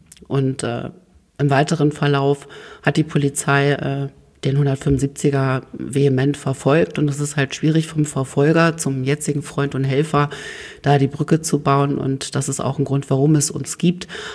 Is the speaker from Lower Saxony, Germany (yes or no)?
yes; Oldenburg, Lower Saxony, Germany; born there; ich bin 42 Jahre alt, gebürtiger Oldenburger